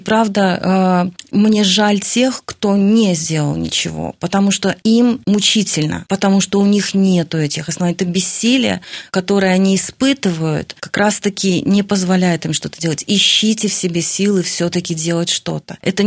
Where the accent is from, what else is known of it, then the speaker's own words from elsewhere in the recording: Belarus; Я, например, полька по национальности. Но я родилась в Беларуси. Это мой дом.